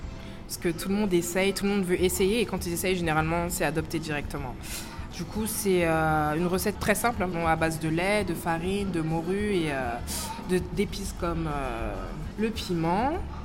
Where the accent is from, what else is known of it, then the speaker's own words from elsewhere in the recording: Guadeloupe; also born or lived in Paris; now in Australia; on vient principalement de France, parce que du coup, on n'est pas venu directement de la Guadeloupe à l'Australie, mais de Paris à l'Australie.